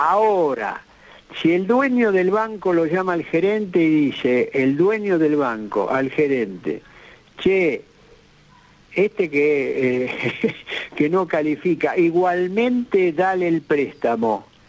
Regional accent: Argentina; como personas y como argentinos que estamos en este país

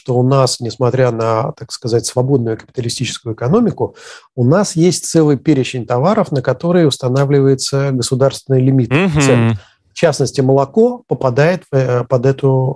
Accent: Saint Petersburg, Russia; Я не москвич, я питерский

